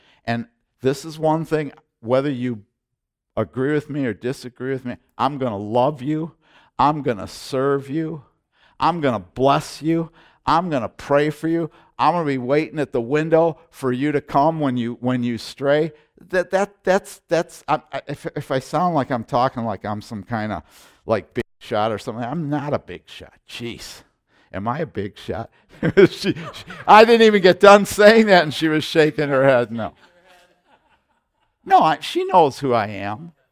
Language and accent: English; United States; I thank God that I'm an American